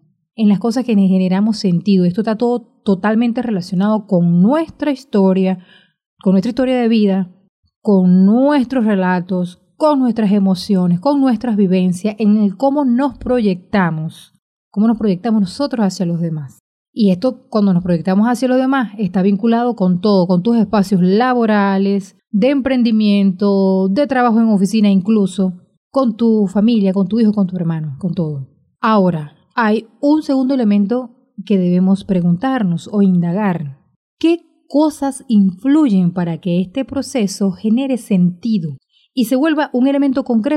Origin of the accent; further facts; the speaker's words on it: Venezuela; recuerdan que yo soy venezolana, estoy aquí en América Latina